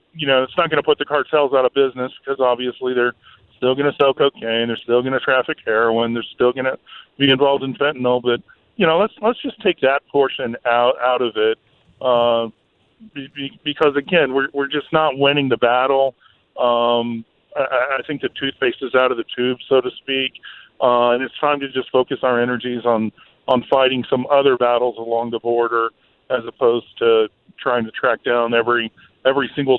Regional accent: Texas, United States; Well, I'm actually from Texas. They're in Williamson County, Texas, which is the Austin area, which is where I'm from.

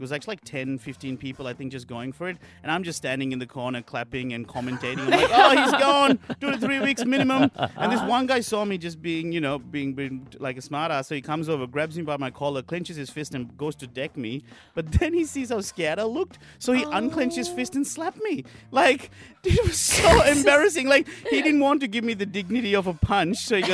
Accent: Sri Lanka; now in Australia; Like, Sri Lanka is my favorite place in the world.

